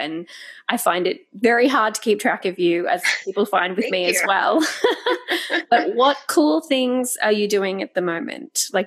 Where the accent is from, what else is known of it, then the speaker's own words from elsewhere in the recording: Australia; there's places in Australia that we try to pronounce ourselves, and they're pretty, I mean, places like near me, like Mullumbimby